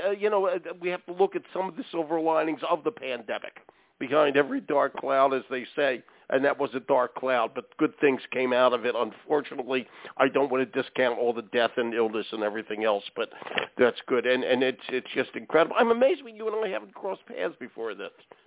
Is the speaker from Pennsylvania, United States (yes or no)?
yes; Pennsylvania, United States; By the way, I'm from Pennsylvania. I went to Westchester State many thousands of years ago, okay?